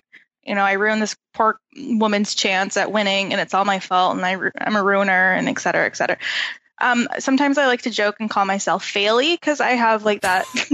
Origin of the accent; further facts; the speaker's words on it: Canada; I'm Canadian. We feel guilty about just existing.